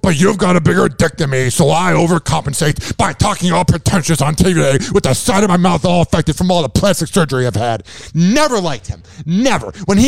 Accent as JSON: {"language": "English", "region": "New York", "country": "United States", "said": "Oh, gross. I'm from New York!"}